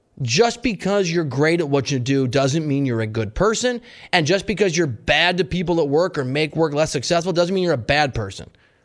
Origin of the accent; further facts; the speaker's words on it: Midwest, United States; I'm from the Midwest.